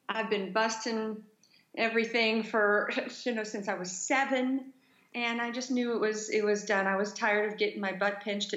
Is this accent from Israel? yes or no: no; California, United States; also born or lived in Oklahoma; I was born in Oklahoma, and then I was raised on a farm in the desert, high desert in California.